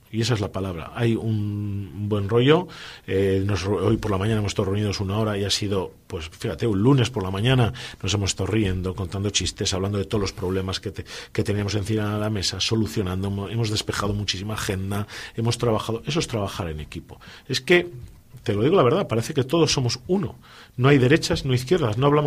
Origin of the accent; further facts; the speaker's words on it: Laredo, Cantabria, Spain; En un pueblo todos somos de Laredo, todos nos conocemos